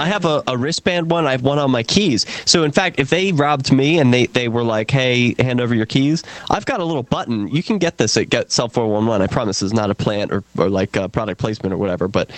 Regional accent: Philadelphia, Pennsylvania, United States; So what my dad always taught me growing up in Philly is like, someone robs you, you just give me your wallet.

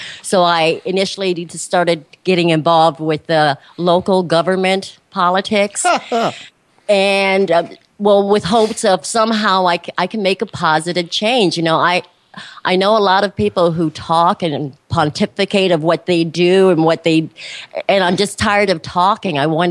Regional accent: Thailand; now in Michigan, United States; Originally, I'm from Thailand, and I have lived in Western Michigan for about the past 20 years

